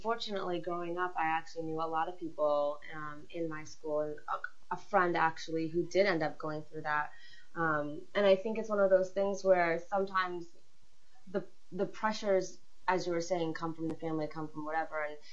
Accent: Maine, United States; growing up in Maine, I was always active.

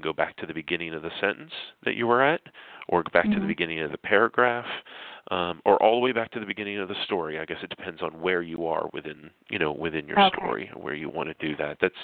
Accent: Harrisburg, Pennsylvania, United States; I would say … I'm from Harrisburg, Pennsylvania.

